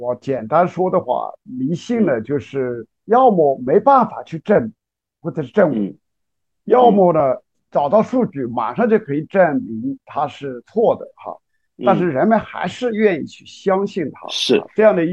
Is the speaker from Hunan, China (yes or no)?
yes; Hunan, China; 你像我们小的时候，我在湖南农村啊长大